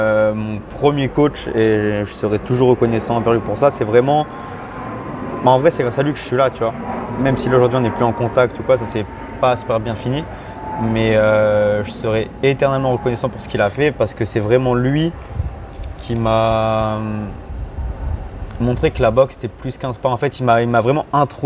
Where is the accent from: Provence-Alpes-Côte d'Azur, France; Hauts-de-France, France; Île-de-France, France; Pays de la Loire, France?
Île-de-France, France; Savigny-le-Temple; je viens de Savigny-le-Temple. Enfin, je boxais à Savigny-le-Temple.